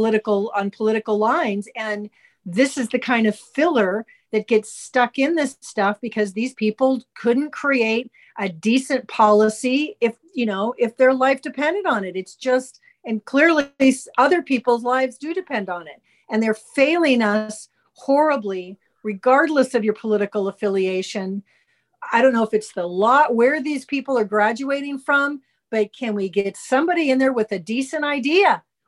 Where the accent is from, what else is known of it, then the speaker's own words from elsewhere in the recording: San Fernando Valley, California, United States; I lived through that growing up in the San Fernando Valley and everything.